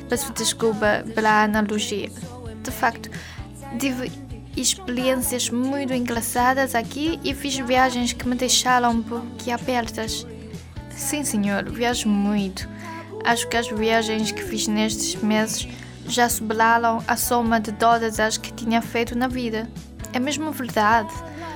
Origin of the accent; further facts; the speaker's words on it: China; Portuguese is a second language; now in Portugal; sou da China. Estou a fazer intercâmbio aqui em Portugal, na Universidade do Minho.